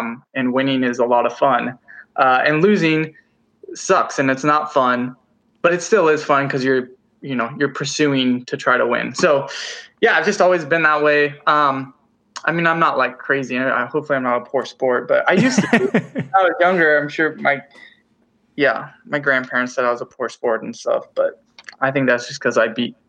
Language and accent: English; Fresno, California, United States; Yeah, I grew up in Fresno, California, which is where I'm at now. So in the United States here.